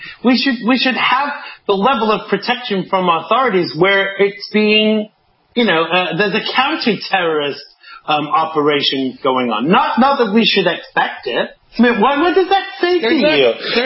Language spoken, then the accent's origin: English; London, United Kingdom; I live in London. I'm speaking to you live from the nation's capital. And the thing is, at the end of the day, as a Londoner, I can vote in that election